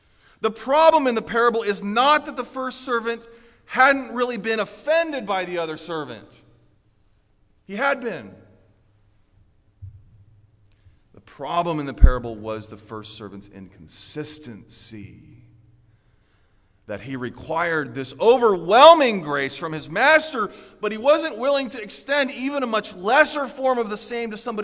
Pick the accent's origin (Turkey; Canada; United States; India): United States; Orlando, Florida; I grew up in Orlando, Florida, so I kind of think of South Holland as around here.